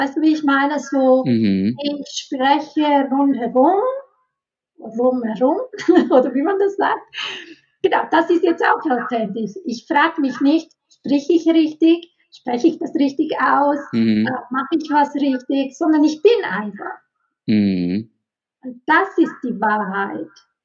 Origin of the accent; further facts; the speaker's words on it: Italy; ich als Italienerin